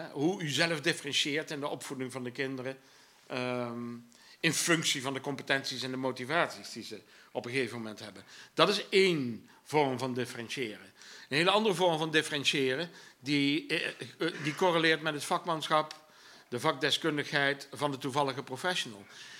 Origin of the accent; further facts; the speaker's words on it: Eindhoven, North Brabant, Netherlands; ik kom uit Brabant, Eindhoven.